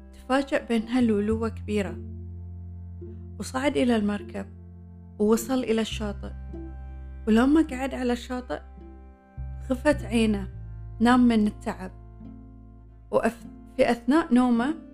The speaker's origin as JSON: {"language": "Arabic", "country": "Bahrain", "said": "مهمة جدا، وخصوصا لنا احنا كبحرينيين، وبقول لكم ليش"}